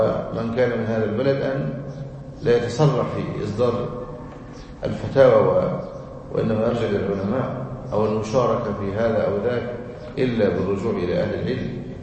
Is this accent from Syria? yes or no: no; Egypt; هذا الذي كان يحاك من الداخل والخارج بلادنا مصر